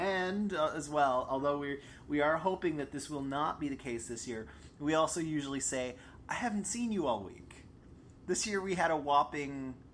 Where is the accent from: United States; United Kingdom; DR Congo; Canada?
Canada; Toronto, Ontario; snapshots from the 38th annual Toronto International Film Festival that has wrapped up tonight in my hometown of Toronto, Canada.